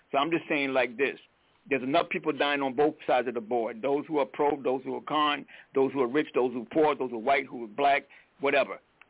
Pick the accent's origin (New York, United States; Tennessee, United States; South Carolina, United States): South Carolina, United States; Y'all know I'm from South Carolina.